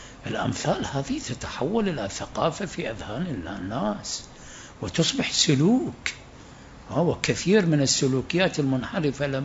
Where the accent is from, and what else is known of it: Iraq